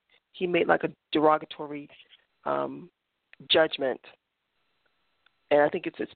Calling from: Boston, Massachusetts, United States; I am calling from Boston.

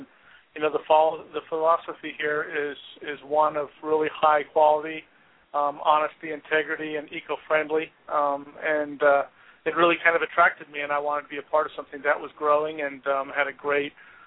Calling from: Scottsdale, Arizona, United States; I'm calling from Scottsdale, Arizona

